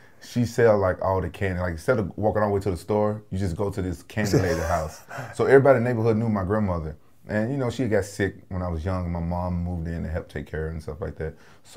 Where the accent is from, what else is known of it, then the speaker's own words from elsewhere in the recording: Memphis, Tennessee, United States; Yeah, so I grew up in South Memphis.